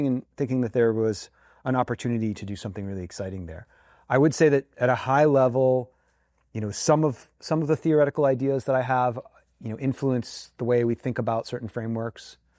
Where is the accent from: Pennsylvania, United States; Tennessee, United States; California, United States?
Pennsylvania, United States; Pittsburgh; I grew up in Pittsburgh, and I went to high school in Pittsburgh